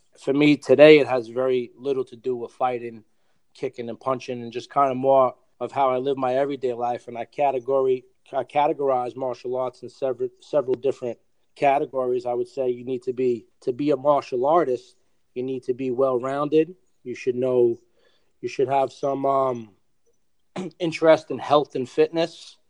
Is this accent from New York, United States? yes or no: yes; Yonkers, New York, United States; also born or lived in Bronx, New York; I was born in the Bronx, New York, and I was raised in Yonkers, New York.